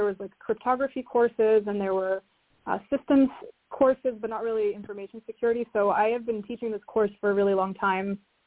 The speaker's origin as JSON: {"language": "English", "town": "Toronto", "region": "Ontario", "country": "Canada", "said": "So I'm from Toronto. I went to college"}